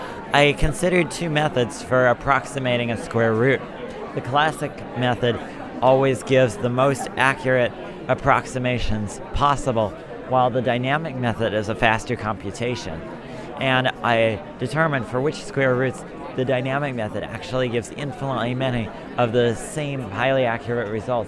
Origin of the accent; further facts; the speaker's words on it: Danville, California, United States; I'm homeschooled through Venture School, and I'm from Danville, California.